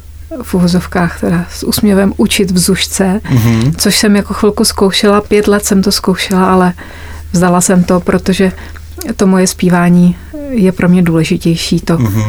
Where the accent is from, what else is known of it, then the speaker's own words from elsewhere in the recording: Ostrov, Karlovy Vary Region, Czechia; přicházím z Ostrova nad Ohří, řekněme.